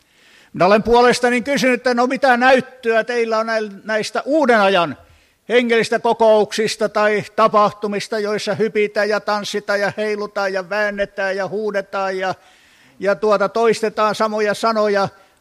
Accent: Kullaa, Satakunta, Finland; born there; Tässä 6. päivä tätä kuuta olin synnyin kylässäni Kullaalla, joka on myös äitini synnyin kylä

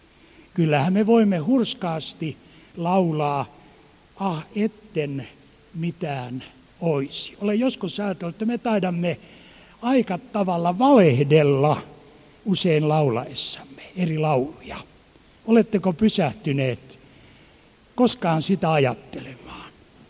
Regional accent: Helsinki, Uusimaa, Finland; nuorena poikana kävin häntä kuulemassa kotikaupungissani Helsingissä.

